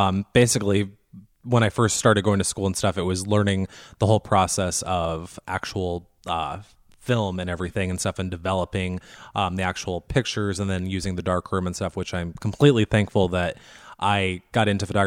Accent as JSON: {"language": "English", "town": "Fort Wayne", "region": "Indiana", "country": "United States", "moved": "as an adult", "lives_now": "Indianapolis, United States", "said": "I was happily a server for 12 years in Fort Wayne. I'm originally from Fort Wayne and stuff."}